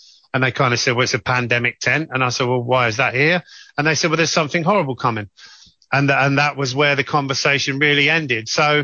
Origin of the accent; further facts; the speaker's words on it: Northampton, East Midlands, United Kingdom; I'm originally from Northampton.